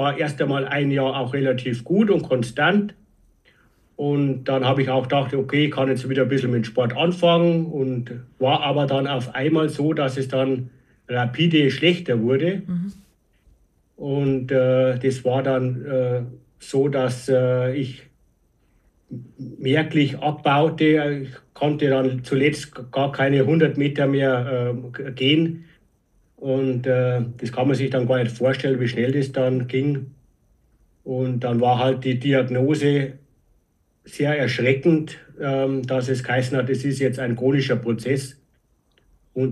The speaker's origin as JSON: {"language": "German", "town": "Regen", "region": "Bavaria", "country": "Germany", "tie": "born or raised there", "lives_now": "Deggendorf, Germany", "said": "ich bin 52 Jahre alt, komme aus Niederbayern, gebürtig aus Regen. Aktuell wohne ich in Deggendorf"}